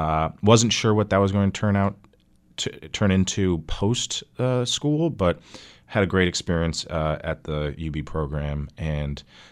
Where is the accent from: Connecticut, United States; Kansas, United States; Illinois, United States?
Connecticut, United States; now in Buffalo, United States; I grew up in Connecticut, very close to New York City